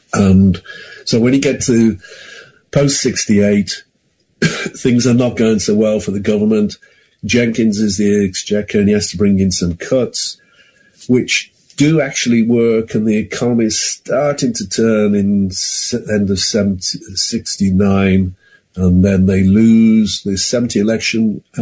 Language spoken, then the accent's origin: English; Kidderminster, West Midlands, United Kingdom; I mean, I came from Kidderminster, which was a carpet town.